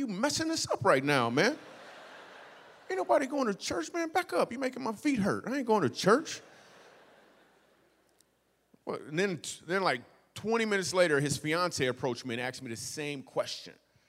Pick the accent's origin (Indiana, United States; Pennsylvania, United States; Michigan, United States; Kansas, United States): Michigan, United States; now in New York City, United States; I grew up in Michigan. I want to know for sure, am I really funny?